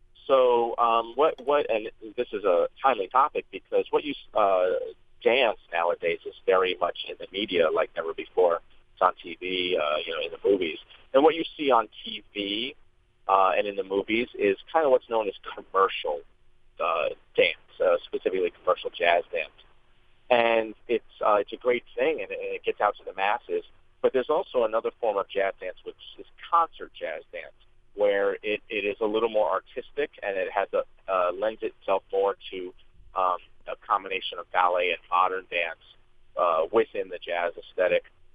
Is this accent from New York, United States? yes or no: yes; Queens, New York, United States; also born or lived in Chicago; Yeah. I was brought up in Queens, so typical kind of city kid, hanging out, maybe playing a little stickball. And I went to college in upstate New York at the University of Buffalo.